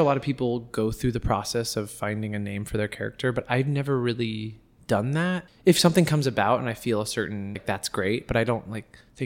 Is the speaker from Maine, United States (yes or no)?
no; Los Angeles, California, United States; I was home with my family and my fiance and her family. We're all from Los Angeles.